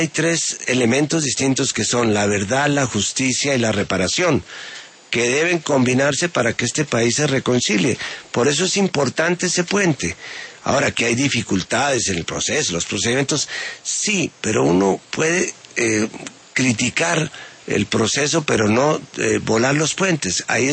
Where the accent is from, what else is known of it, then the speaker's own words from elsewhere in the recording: Colombia; como colombiano